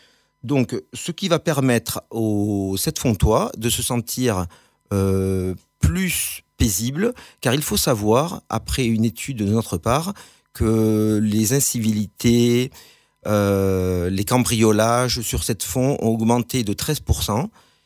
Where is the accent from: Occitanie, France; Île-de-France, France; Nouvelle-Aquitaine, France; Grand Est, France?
Occitanie, France; Toulouse; born there; now in Septfonds, France; j'ai 54 ans, je suis Toulousain de naissance et cela fait une quinzaine d'années que je vis, que je me suis installé sur sept fonds dans le village.